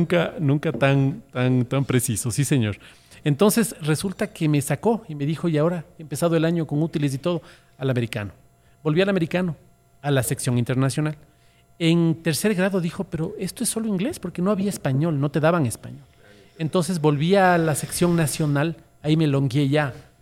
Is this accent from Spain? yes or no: no; Ecuador; No, soy un tipo que reniega mucho de su nacionalidad. No me siento ecuatoriano.